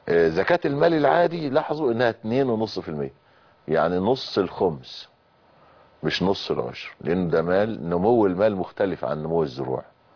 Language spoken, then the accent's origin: Arabic; Egypt; معظم الاراضي عندنا في مصر